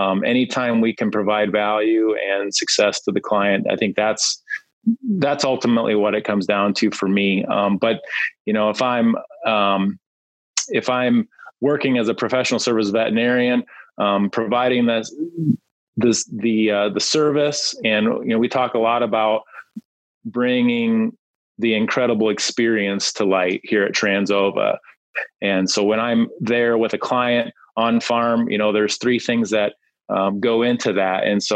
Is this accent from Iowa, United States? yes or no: yes; Iowa, United States; I grew up in Northwest Iowa on a diversified crop and livestock farm.